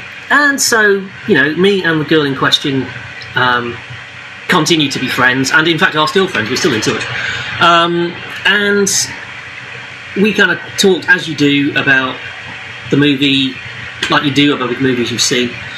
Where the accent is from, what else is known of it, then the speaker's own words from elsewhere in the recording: Doncaster, Yorkshire and the Humber, United Kingdom; I went to see the movies a lot because I'm from Doncaster and there wasn't a lot else to do, if we're honest.